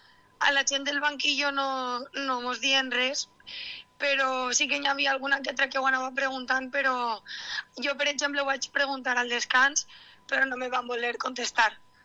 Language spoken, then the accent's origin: Catalan; Vila-real, Valencian Community, Spain; per a la gent que som de Villarreal i que som del Villarreal